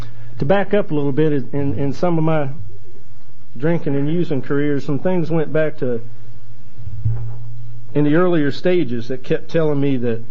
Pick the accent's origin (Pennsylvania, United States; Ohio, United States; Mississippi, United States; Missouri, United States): Ohio, United States; born there; I was born in Ohio in 1955, and I didn't have any brothers and sisters